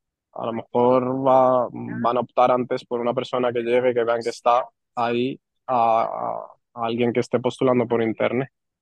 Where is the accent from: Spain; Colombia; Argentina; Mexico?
Spain; Málaga, Andalusia; now in Lausanne, Switzerland; Justamente porque yo vengo de Málaga y no estoy muy acostumbrado a ciudades muy grandes